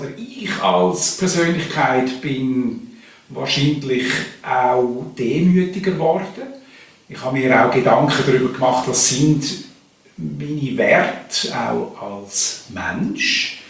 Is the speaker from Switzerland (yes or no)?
yes; Jona, St. Gallen, Switzerland; Von der Lebensqualität her ist es sehr vergleichbar mit dem, was wir auch hatten, Jona, wo ich aufgewachsen bin.